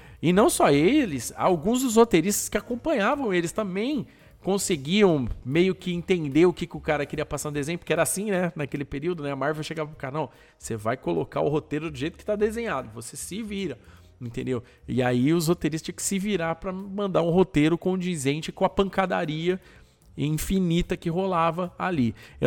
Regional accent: São Paulo, Brazil; eu sou do interior de São Paulo

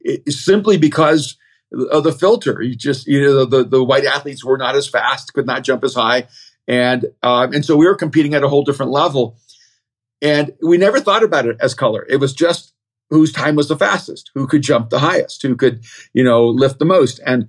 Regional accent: Miami, Florida, United States; also born or lived in El Salvador; I grew up running track in Miami, Run for Fun in Miami, Florida. And I was, you know, probably the only athlete from El Salvador other than my brother.

